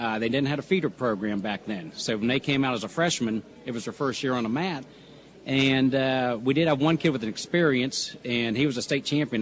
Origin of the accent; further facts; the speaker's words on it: Lakeview, United States; And they were my influence from Lakeview that got me involved and kept me going